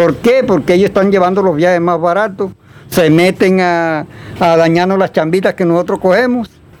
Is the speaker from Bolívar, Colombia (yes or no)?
yes; Alto Rosario, Bolívar, Colombia; moved away as an adult; now in Ayapel, Colombia; Vengo desplazado del sur de Bolívar, del Alto Rosario. Fui desplazado por la violencia porque lo hicieron desocupar, los pusieron 2 días para que desocupáramos. Perdimos finca, perdimos todo lo que teníamos. Y ahí me vine para aquí, para Ayapel, a morirme de hambre porque soy campesino.